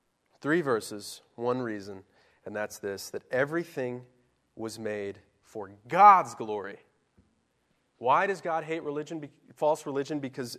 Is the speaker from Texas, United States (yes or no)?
yes; Plano, Texas, United States; I grew up in Plano, Texas, just north of Dallas, and there were tornadoes every spring, just like hundreds of them.